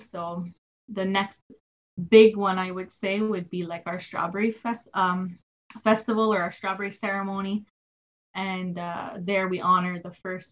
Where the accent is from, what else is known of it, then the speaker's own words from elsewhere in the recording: Kahnawake, Quebec, Canada; from the Ganyakahaga Mohawk First Nation of Ganawage. And we're located right outside of Montreal. On the South Shore.